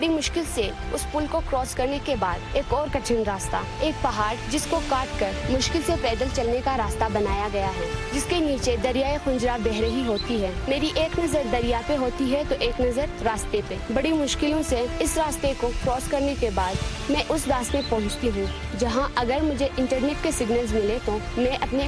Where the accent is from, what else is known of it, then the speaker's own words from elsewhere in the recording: Gilgit-Baltistan, Pakistan; میرا تعلق اپر ہنزا سے ہے.